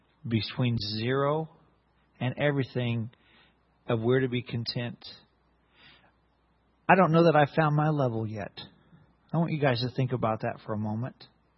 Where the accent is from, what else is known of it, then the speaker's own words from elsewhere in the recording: United States; I'm older, too. and I'm an American